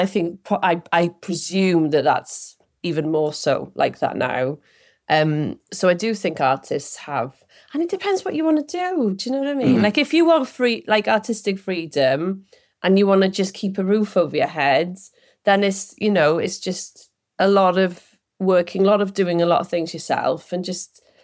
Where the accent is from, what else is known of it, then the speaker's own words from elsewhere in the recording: Wales, United Kingdom; and I came from Wales as well, so I was immediately immersed in a very DIY scene.